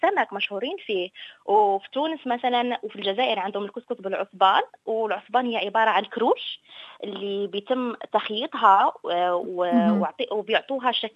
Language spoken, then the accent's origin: Arabic; Morocco; واللبن عندنا هو شبيه كثير للبن العيران الا انه بس اقل ملوحه. وعندنا بالمغرب بايام الصيف بيكون عربات يعني بالشوارع